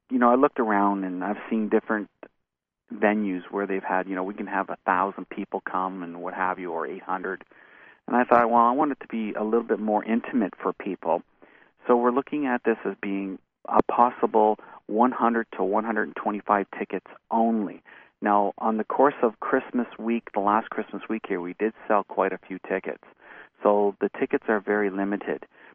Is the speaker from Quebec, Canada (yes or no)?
no; Sarnia, Ontario, Canada; This is my hometown. I lived here all my life, and there were gallows at one time.